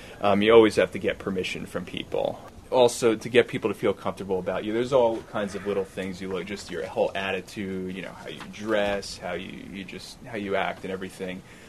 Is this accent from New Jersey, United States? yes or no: yes; New Jersey, United States; I mean, I knew I was an outsider. I didn't want them to know I was from New Jersey or anything.